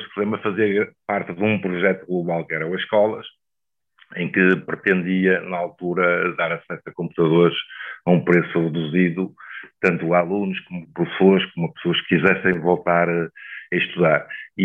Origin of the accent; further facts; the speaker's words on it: Póvoa de Varzim, Porto, Portugal; also born or lived in Vila Nova de Famalicão; Eu fui para a Póvoa de Varzim com 1 ano. Eu sou de Ribeirão de Leão, na Vila Nova de Famalicão. Mas digamos que eu entendo-me como poveiro.